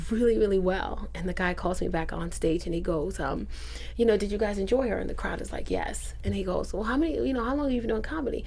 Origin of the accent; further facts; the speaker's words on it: New York City, New York, United States; Growing up in the South Bronx is definitely different from California.